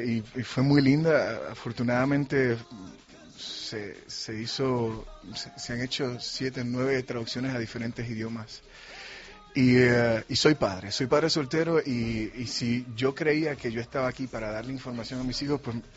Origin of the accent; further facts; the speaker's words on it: Puerto Rico; ojalá algún día en Puerto Rico, en mi tierra, podamos sentir la pasión que se siente por el fútbol